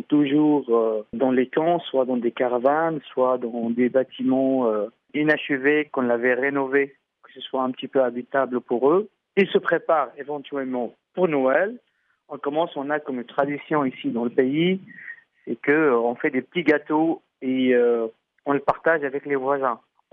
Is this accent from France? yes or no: no; Mosul, Nineveh, Iraq; Moi personnellement, je viens de la ville de Moussoul. Moussoul, donc c'est Ninive, c'est pas la plaine de Ninive où il y a des villages qui sont complètement chrétiens. J'ai vécu toute ma vie avec des amis musulmans